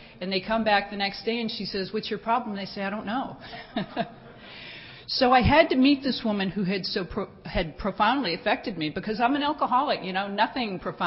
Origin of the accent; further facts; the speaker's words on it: Fort Lauderdale, Florida, United States; somebody found out I was from Fort Lauderdale and introduced her